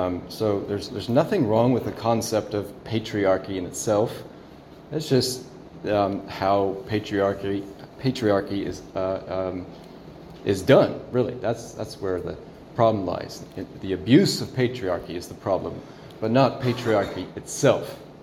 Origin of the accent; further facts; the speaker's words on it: United States; not just because I'm an American, but because the data is so extensive